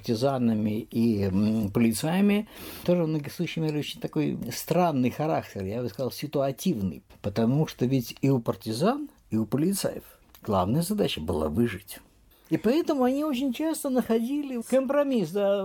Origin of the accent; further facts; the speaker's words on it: Luga, Leningrad Oblast, Russia; в моем родном городе Луге.